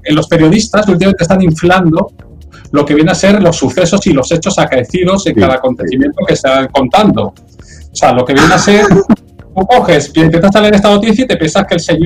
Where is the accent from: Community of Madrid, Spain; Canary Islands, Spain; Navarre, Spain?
Community of Madrid, Spain; Madrid; yo soy de Usera, no soy de Madrid.